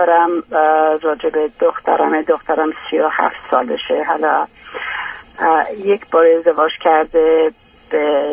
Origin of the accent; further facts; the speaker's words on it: Iran; moved away; در هر صورت ما در سال 1986 از ایران بیرون اومدیم، 87 اومدیم اینجا.